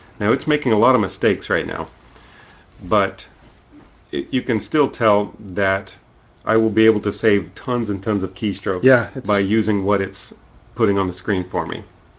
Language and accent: English; Louisiana, United States; also born or lived in Tennessee / Texas; I am from Louisiana